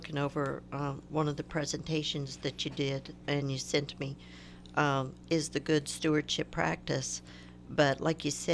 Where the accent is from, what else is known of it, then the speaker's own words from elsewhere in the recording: Florida, United States; moved away; growing up in Florida, you had sunshine, and you had sunshine 365 days a year.